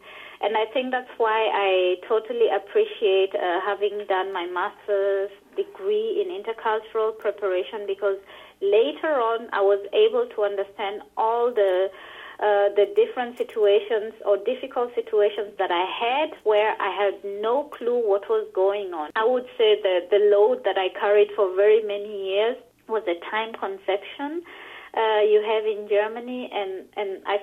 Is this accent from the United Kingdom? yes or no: no; Kenya; I, as a Kenyan